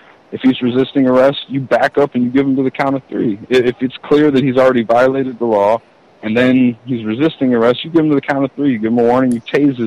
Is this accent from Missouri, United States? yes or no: yes; Hazelwood, Missouri, United States; now in St. Louis, United States; Now I live in St. Louis, and I grew up in Hazelwood, which is just outside of Ferguson.